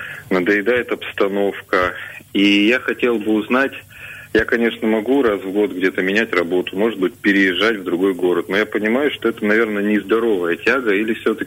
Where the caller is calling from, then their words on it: Voronezh, Voronezh Oblast, Russia; я звоню из Воронежа